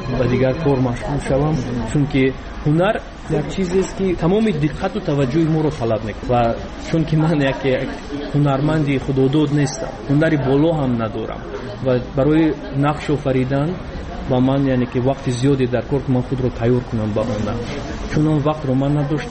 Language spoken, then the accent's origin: Persian; Tajikistan